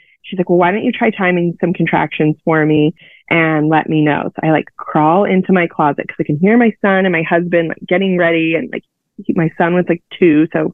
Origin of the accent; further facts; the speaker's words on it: California, United States; it reminded me of like playing in the waves as a kid, because I grew up in Orange County and at the beach